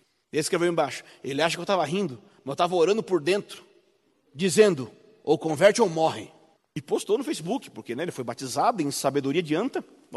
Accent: Rio Grande do Sul, Brazil; No Rio Grande do Sul, de onde eu vim, além de preconceituosos, racistas e machistas como somos, nós também somos burros.

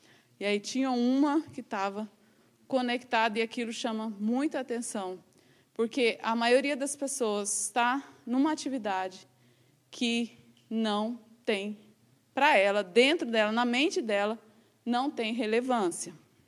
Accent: Goiás, Brazil; moved away; eu tinha amizade com o pessoal que estava lá no meu estado, em Goiás

